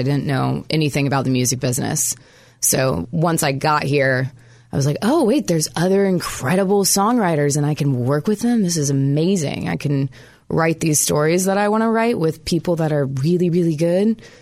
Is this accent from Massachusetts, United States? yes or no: no; Fort Worth, Texas, United States; From Fort Worth.